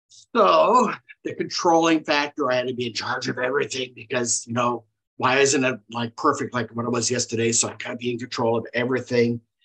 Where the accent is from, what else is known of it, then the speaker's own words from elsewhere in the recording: Wisconsin, United States; I came from Wisconsin.